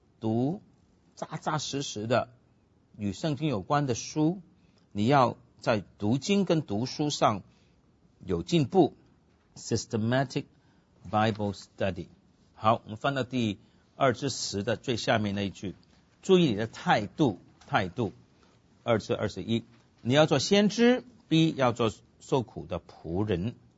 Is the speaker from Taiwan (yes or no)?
no; Hong Kong; 我们广东人呢，我不是广东人，我是香港人。我们香港人呢，传统的